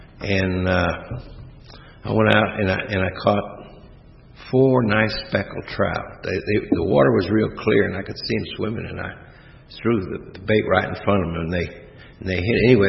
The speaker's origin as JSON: {"language": "English", "town": "Chicago", "region": "Illinois", "country": "United States", "tie": "born there", "said": "I was born in Chicago, Illinois. I have five brothers and sisters. We moved."}